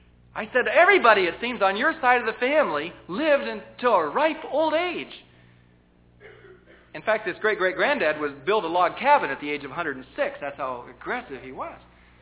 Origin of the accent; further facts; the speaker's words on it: United States; I'm an American, brought up in a democratic country, which stresses the individualism of the human being.